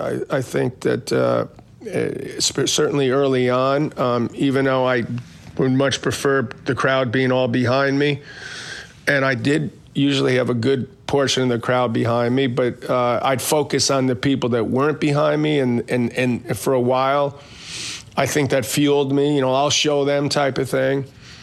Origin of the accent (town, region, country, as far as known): Queens, New York, United States; born or raised there